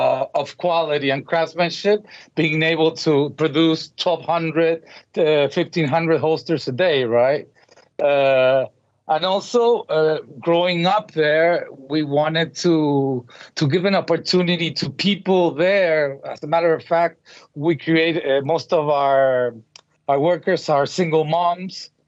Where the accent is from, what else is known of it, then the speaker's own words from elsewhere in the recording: Mexico City, Mexico; English is a second language; now in United States; Alex and I grew up in Mexico City. We went to American school for many, many years